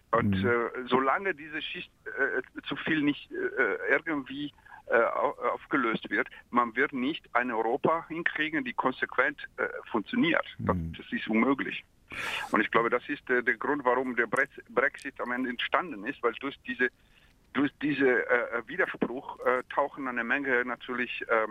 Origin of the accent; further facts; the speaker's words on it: Italy; now in Hamburg, Germany; Ich bin aus Italien, lebe seit 25 Jahren in Deutschland, habe ich beide Pässe.